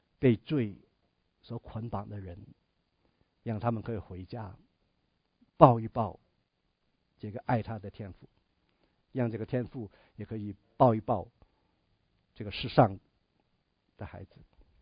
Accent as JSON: {"language": "Chinese", "country": "China", "said": "我们的故乡在哪里？现在已经没有所谓的故乡了，因为我们去完一个地方又去个地方，根本你说你乡下在哪里？你从来没有回过去。"}